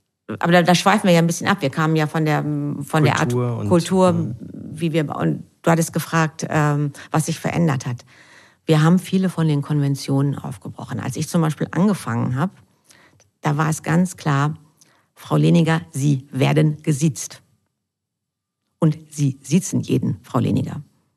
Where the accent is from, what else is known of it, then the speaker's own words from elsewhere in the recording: North Rhine-Westphalia, Germany; born there; jetzt bin ich ja auch gebürtige Westfälin.